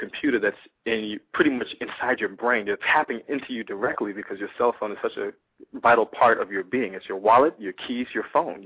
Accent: New York, United States; growing up in New York, you meet and you grow up with a lot of interesting people.

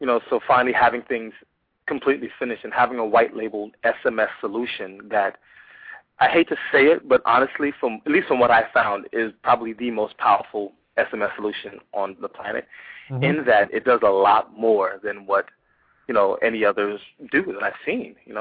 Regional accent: New York, United States; growing up in New York, you meet and you grow up with a lot of interesting people.

